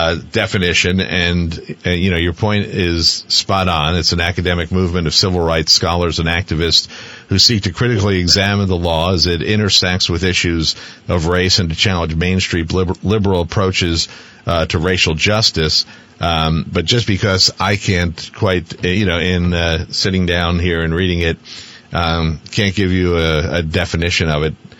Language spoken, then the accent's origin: English; Berlin, Vermont, United States; now in Waterbury, United States; I may live in Waterbury now, but I grew up in Berlin.